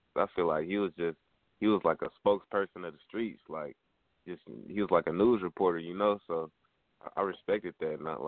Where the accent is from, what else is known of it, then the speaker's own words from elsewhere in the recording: Sacramento, California, United States; Well, I'm 17 years old, and I'm from Sacramento, California.